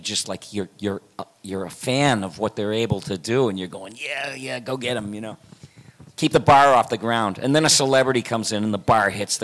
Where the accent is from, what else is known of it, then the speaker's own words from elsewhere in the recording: Michigan, United States; And he's from Michigan. I'm from Michigan.